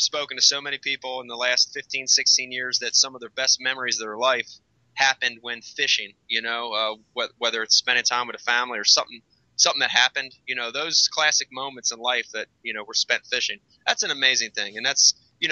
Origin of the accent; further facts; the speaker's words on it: Northeast, United States; in a lot of areas like where we grew up here in the Northeast, cities, different parts of the country